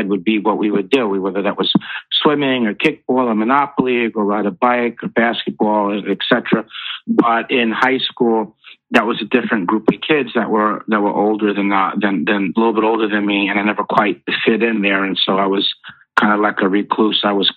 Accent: Peekskill, New York, United States; I grew up in Peekskill, which is a suburb of Westchester, which was middle class and ethnically diverse.

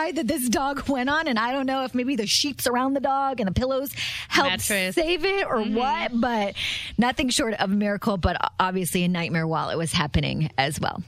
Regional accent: Colorado, United States; I, growing up in Colorado, would hear the sirens and I had like reoccurring nightmares about tornadoes, right?

